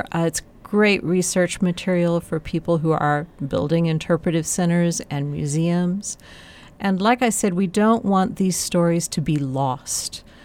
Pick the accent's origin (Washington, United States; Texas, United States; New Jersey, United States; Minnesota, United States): Texas, United States; El Paso; now in Las Cruces, United States; I actually grew up in El Paso, but I've lived in Las Cruces now for over 30 years.